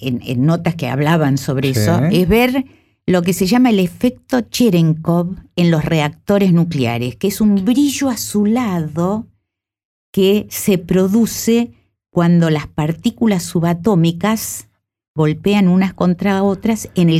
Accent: Banfield, Buenos Aires Province, Argentina; Porque cuando era chica, yo crecí en Banfield.

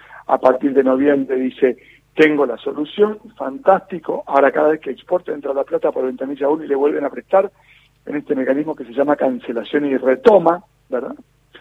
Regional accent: Santa Fe, Argentina; Yo soy santafesino

